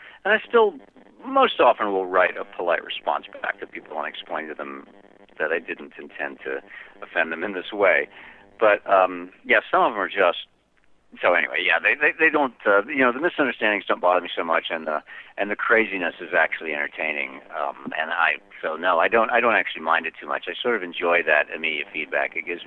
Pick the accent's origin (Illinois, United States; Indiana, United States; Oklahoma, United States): Oklahoma, United States; I was raised in Oklahoma, and in the summertime it would be 100 degrees out